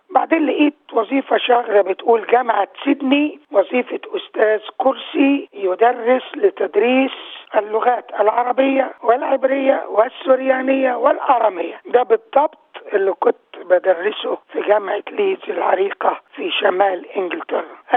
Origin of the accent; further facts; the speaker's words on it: Asyut, Asyut Governorate, Egypt; moved away as an adult; now in Sydney, Australia; أنا من مواليد أسيوط في صعيد مصر، تربيت في محافظة أسيوط وبعدين درست في جامعة عين شمس في القاهرة